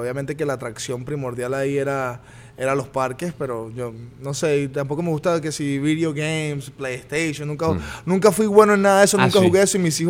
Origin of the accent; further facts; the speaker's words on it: Washington, District of Columbia, United States; Yo me crié básicamente en Washington, D.C., donde muy pocas personas hablan español y donde yo crecí era netamente inglés